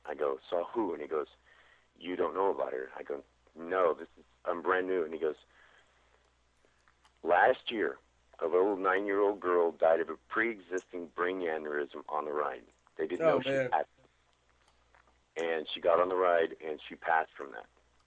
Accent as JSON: {"language": "English", "region": "Oklahoma", "country": "United States", "said": "I'm learning a lot from my culture, which I'm Osage from Oklahoma"}